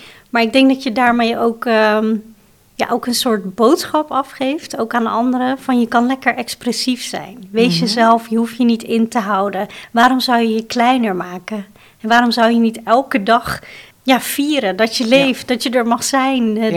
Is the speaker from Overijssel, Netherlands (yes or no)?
yes; Almelo, Overijssel, Netherlands; born there; ik ben geboren in Almelo met een zusje en heb een grote familie.